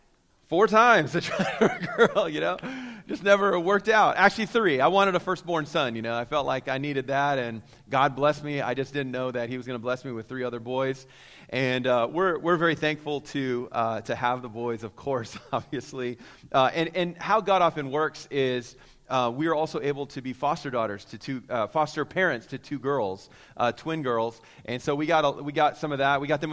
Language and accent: English; Vancouver, British Columbia, Canada; now in United States; I grew up in Vancouver. It's my home. And so I was a Canadian born, American by choice. So I got two passports.